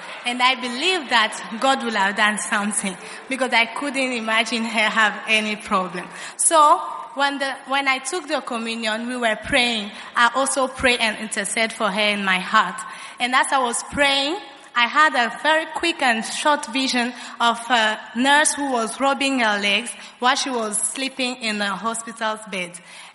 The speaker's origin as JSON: {"language": "English", "region": "Kinshasa", "country": "DR Congo", "said": "I'm from Congo, DRC, Kinshasa, precisely."}